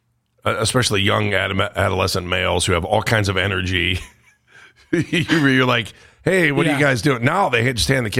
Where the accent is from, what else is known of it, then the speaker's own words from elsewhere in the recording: Cleveland Heights, Ohio, United States; All right, behind the scenes here growing up in Cleveland Heights.